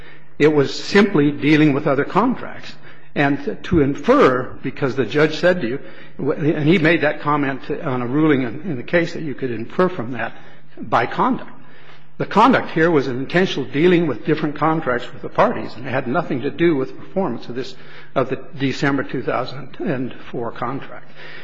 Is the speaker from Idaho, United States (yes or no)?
yes; Weiser, Idaho, United States; I'm from Weezer, Idaho. That's a little town of 5,000.